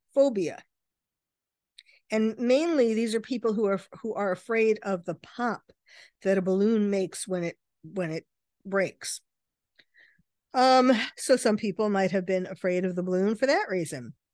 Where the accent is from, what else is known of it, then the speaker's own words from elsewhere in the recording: United States; I am an American and I am here.